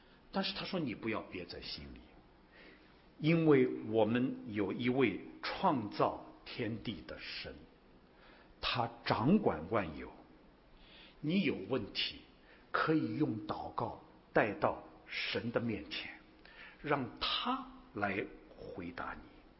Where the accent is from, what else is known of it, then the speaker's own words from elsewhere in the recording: Shanghai, China; 我是从上海来的，我是生在上海的北方人啊。